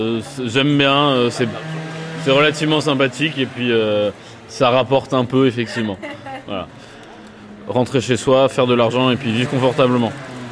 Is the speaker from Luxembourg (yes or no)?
yes; Luxembourg; moi, je prêche pour là où j'ai grandi et là où j'ai vécu